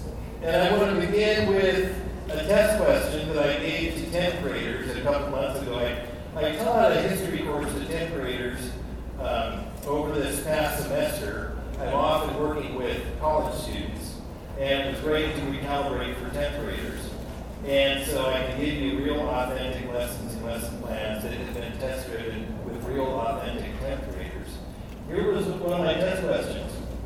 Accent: Pacific Northwest, United States; And I'm from the Pacific Northwest.

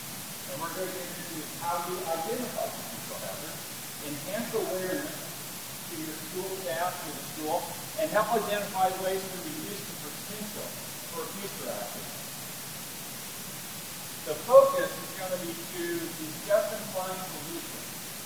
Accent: Pittsburgh, Pennsylvania, United States; I don't know if they're the top three players for the Pittsburgh team, so I'm from Pittsburgh.

